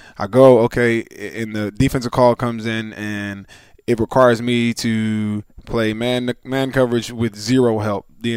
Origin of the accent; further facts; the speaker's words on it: Philadelphia, Pennsylvania, United States; Well, for one, we're from Philly and we fight.